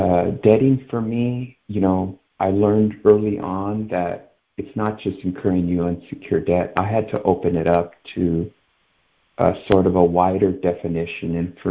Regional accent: Los Angeles, California, United States; I grew up in Bull Heights, and that is directly east of LA.

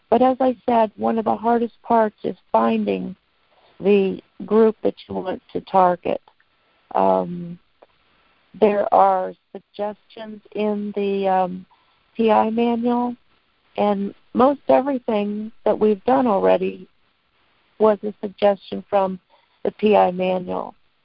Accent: Indiana, United States; I'm a compulsive debtor. I'm from Indiana.

